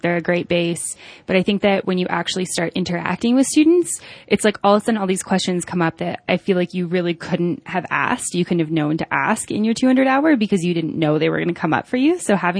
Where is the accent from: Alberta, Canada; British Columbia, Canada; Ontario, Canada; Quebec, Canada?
Alberta, Canada; there's actually a physio clinic in my hometown in Alberta